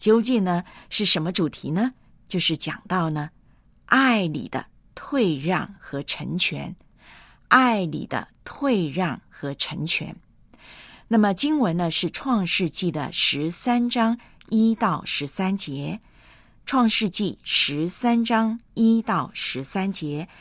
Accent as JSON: {"language": "Chinese", "country": "Taiwan", "lives_now": "Hong Kong", "said": "那么，就算呢是华人呐、有内地来的同胞，有像我这样从台湾来的同胞，也有香港这边的本地人。"}